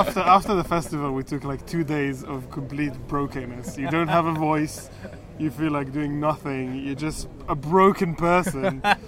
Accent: Israel; I am from Israel.

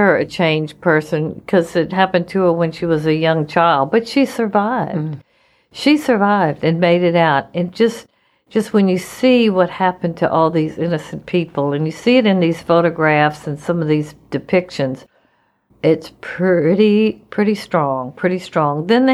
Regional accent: United States; But I have to say, as an American, I felt drawn here to just pay my respects

